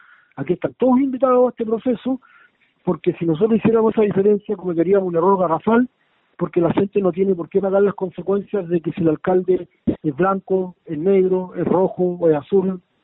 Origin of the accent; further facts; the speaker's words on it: Araucanía, Chile; yo soy de la Araucanía, que he trabajado en lo público siempre, digamos, vinculado a lo público, que esta es la tierra donde nací, por lo tanto quiero que la gente con la que me he criado esté mejor